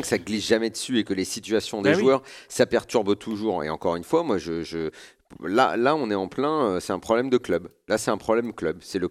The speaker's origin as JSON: {"language": "French", "town": "Lyon", "region": "Auvergne-Rhône-Alpes", "country": "France", "said": "Franchement, je suis lyonnais, ça me gonfle un petit peu."}